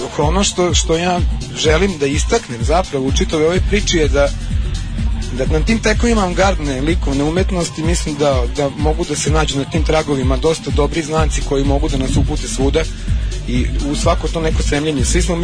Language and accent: Serbian; Petrovaradin, Vojvodina, Serbia; A ja nisam s Novog naselja, ja sam iz Petrovaradina.